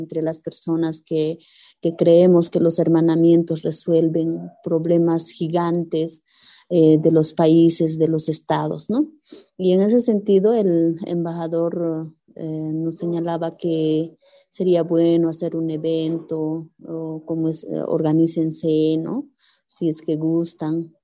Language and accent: Spanish; Bolivia; todo el apoyo que hemos recibido también como bolivianas y como bolivianos